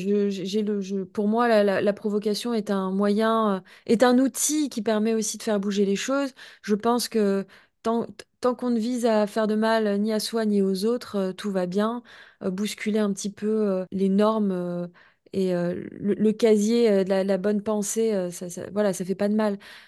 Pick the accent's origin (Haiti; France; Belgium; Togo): France; accent: French; Avec mon accent français, je tiens à le préciser